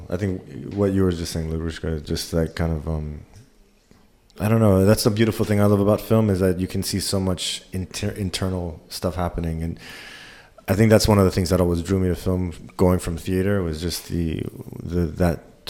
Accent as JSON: {"language": "English", "country": "United States", "said": "I'm from America, but I've been living here a long time."}